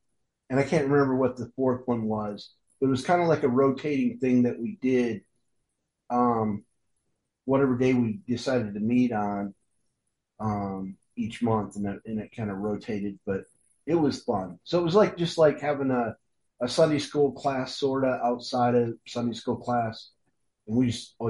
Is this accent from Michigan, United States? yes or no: yes; Michigan, United States; I'm from Michigan, so at that time, Michigan had five campgrounds